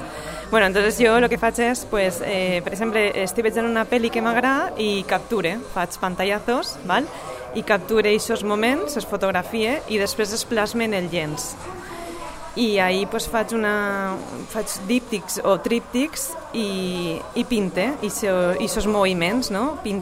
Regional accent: Fontanars dels Alforins, Valencian Community, Spain; vaig començar a treballar en una escola infantil en el meu poble, en Fontanars.

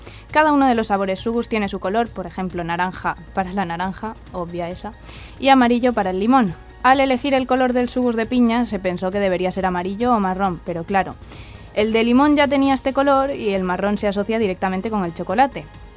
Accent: Dénia, Valencian Community, Spain; Yo, que soy de Denia, en Alicante, yo una paella sin pimiento no me la como.

